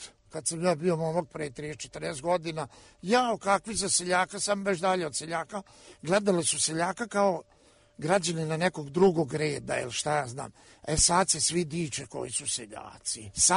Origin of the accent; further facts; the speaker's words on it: Kovilj, Vojvodina, Serbia; Pa, ja sam iz Kovilja, sinovi su svako u svojoj kući, svi zajedno radimo